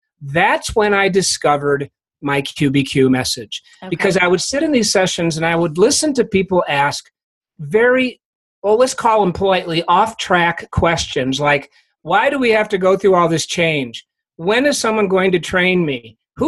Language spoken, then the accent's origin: English; Ithaca, New York, United States; My wife and I grew up in Ithaca, New York, got married, joined the big company. I moved around the country.